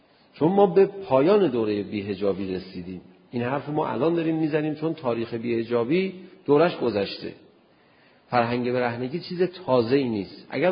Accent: Tehran, Tehran Province, Iran; خب من بچه تهران هستم، سالهای مختلف رو وقتی با هم دیگه مقایسه میکنم

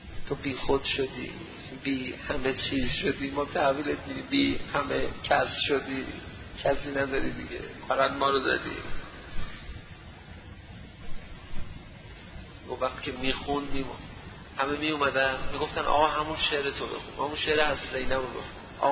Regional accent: Afghanistan; moved away; از افغانستان اومدیم گفتیم میریم سمت ایران، از ایران پرواز میکنیم میریم اروپا و اینا، اومدیم و با ماشین سوار شدیم و به مرز اومدیم خراسان، رفتیم مشهد

